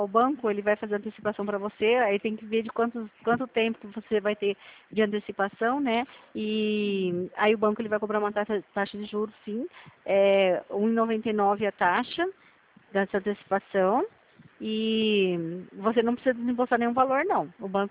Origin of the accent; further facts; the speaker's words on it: São Paulo, Brazil; Não, eu sou do estado de São Paulo.